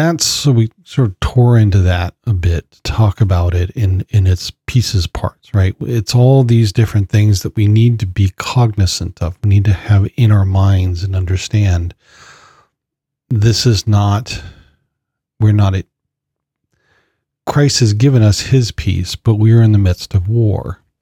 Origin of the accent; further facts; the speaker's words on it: California, United States; I grew up in California. We can go to Vegas.